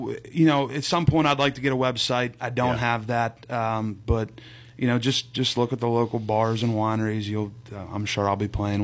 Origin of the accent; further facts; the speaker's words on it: Apollo, Pennsylvania, United States; I love growing up in Apollo, and I you know, I still live close to there, and my parents still live there.